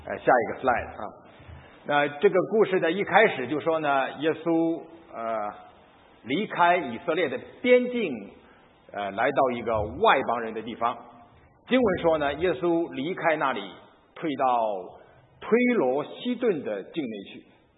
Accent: Qingdao, Shandong, China; 你再看看我来自的地方那个青岛哈，这些城市都是非常发达的

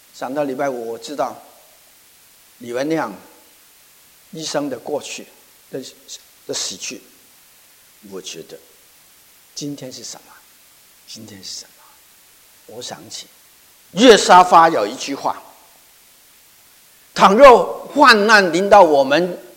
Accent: Hong Kong; 我自己从我是香港来的人，对香港的事情很关心

